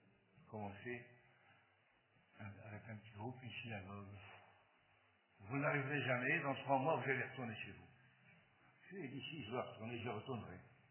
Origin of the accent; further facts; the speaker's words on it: Morocco; moi je suis du Maroc, je suis traditionnaliste, je suis né au-dessus d'une synagogue.